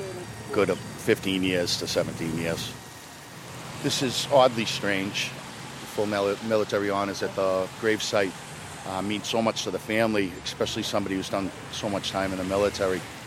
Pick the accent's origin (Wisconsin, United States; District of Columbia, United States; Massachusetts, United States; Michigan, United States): Massachusetts, United States; Malden; I'm from Malden, Mass., and I play